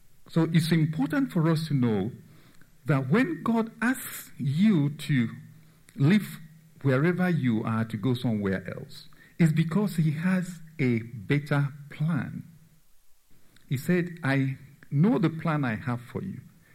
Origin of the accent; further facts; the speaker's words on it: Nigeria; In the village I grew up in Nigeria, we have a tiny lamp.